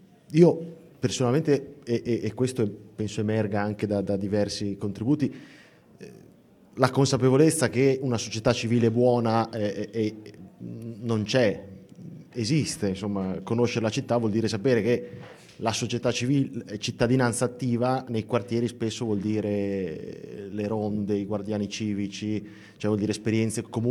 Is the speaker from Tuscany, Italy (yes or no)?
no; Bologna, Emilia-Romagna, Italy; io vengo dal quartiere del Lungoreno, quindi delle baracche